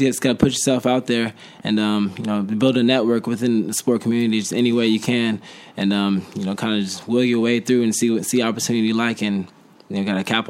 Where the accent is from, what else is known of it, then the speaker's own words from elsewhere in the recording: California, United States; This is the closest I'm going to get since I'm from California, so yeah.